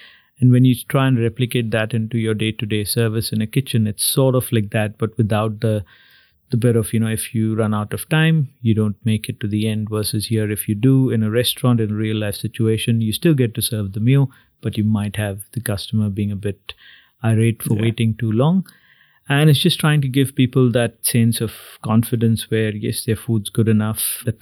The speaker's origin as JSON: {"language": "English", "town": "Belgaum", "region": "Karnataka", "country": "India", "said": "I'm originally from India, born in a district called Belgaum, which is part of Karnataka, which is a southwestern state in India."}